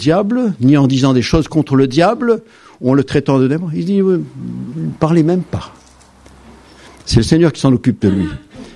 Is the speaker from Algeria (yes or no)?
yes; Algeria; Je vous apprends rien pour dire que j'ai grandi en Algérie, hein.